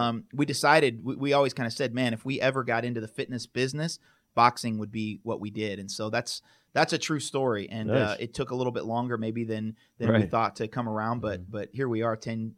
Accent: Idaho, United States; also born or lived in Atlanta; I'm born and raised in Idaho. And so I had lived in Atlanta for 9 years. I moved back to Idaho in 2011.

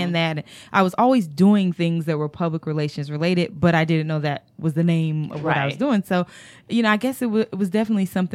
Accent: North Carolina, United States; but I'm from North Carolina and I went to UNC Chapel Hill

